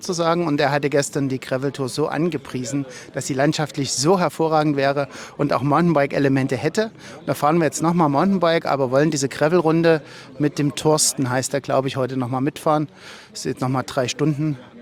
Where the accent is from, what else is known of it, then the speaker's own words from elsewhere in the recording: Halle, Saxony-Anhalt, Germany; Wolfram, ich komme auch aus Halle.